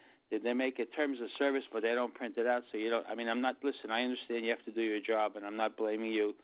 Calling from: New Jersey, United States; Laura, I'm calling from New Jersey.

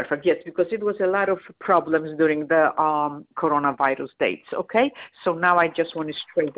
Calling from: New Jersey, United States; I'm calling from New Jersey.

